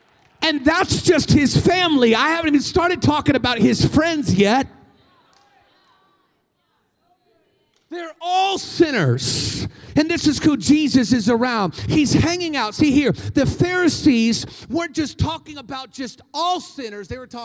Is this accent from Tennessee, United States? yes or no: no; Seattle, Washington, United States; moved away; I've only lived in Texas for about 4 years now, and I'm new to the Bible Belt. I grew up in Seattle where nobody's saved.